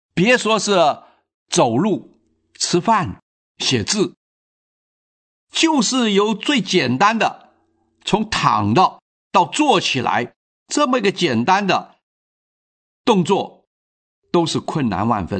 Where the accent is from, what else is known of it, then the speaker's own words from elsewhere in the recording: China; 我们中国人讲画饼充饥